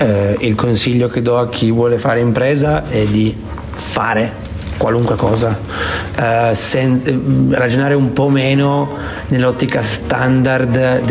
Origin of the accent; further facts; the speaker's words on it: Turin, Piedmont, Italy; a noi è venuto anche bene perché siamo cresciuti, nati e cresciuti a Torino